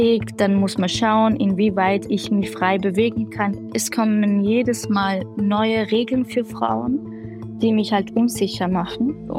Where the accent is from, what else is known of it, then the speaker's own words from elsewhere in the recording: Kobani, Aleppo Governorate, Syria; now in Salzburg, Austria; Ich wohne in Salzburg in Österreich seit 9 Jahren, bin ursprünglich aus Syrien, aus einer kurdischen Stadt namens Kobane.